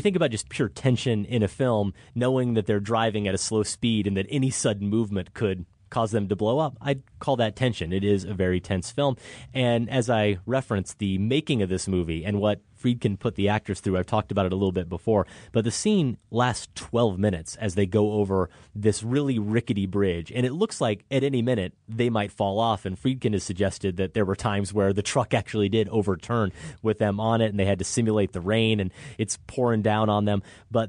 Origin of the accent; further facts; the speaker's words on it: Iowa, United States; but I remember as a kid growing up in Iowa, we got WGN.